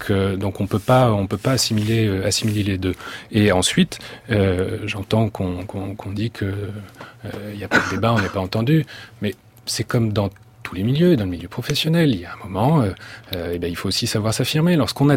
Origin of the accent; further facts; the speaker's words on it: Brittany, France; Premier point, je vous invite à venir chez moi en Bretagne.